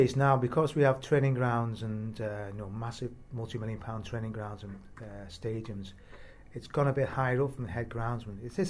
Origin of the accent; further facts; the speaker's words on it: Lidditon, North West England, United Kingdom; born there; I was born in Lidditon, just outside McGull, in Lancashire.